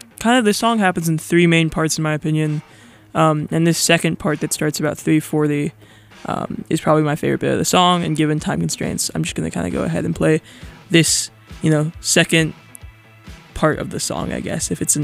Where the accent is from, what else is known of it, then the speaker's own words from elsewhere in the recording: Orange County, California, United States; If that sounds unfamiliar, it's because it's a band from my hometown. I like to play a lot of hometown bands.